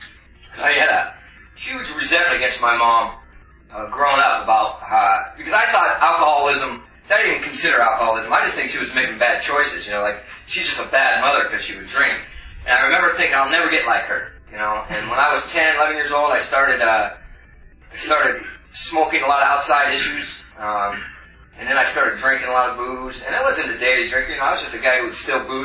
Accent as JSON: {"language": "English", "town": "Stockton", "region": "California", "country": "United States", "tie": "born or raised there", "said": "I grew up in California. Grew up in this town called Stockton, California."}